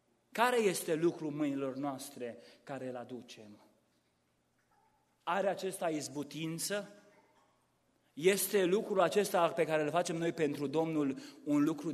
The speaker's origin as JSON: {"language": "Romanian", "country": "Romania", "moved": "yes", "said": "pentru noi care am venit din România. Am plecat din România, de la casele noastre, și am ajuns aici unde n-am avut decât poate o valiză sau două."}